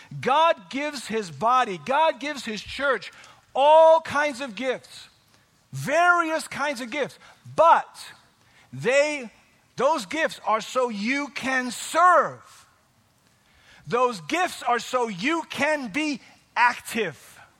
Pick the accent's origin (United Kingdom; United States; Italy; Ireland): United Kingdom; I'm British